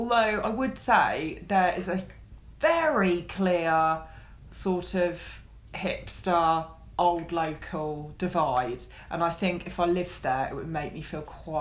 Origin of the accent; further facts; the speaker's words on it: England, United Kingdom; oh, I'm English, everyone speak English to me, even though I'm in your country.